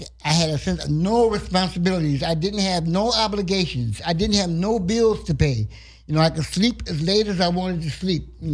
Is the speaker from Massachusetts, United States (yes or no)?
no; Ohio, United States; now in California, United States; I'm from Ohio. Originally.